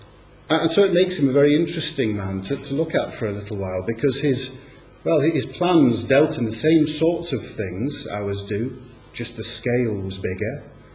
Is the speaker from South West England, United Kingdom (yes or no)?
no; Manchester, North West England, United Kingdom; Now, fair play, that's not a dripping gutter, but I'm from Manchester, for starters. That's how our gutters look.